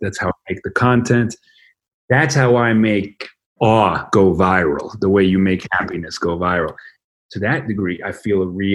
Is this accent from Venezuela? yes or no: yes; Venezuela; I grew up in Venezuela, and I grew up very privileged in Venezuela